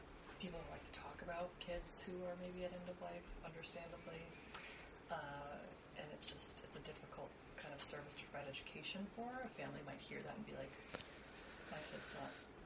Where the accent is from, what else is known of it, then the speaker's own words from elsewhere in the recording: Texas, United States; Or Austin, and I'm from Texas.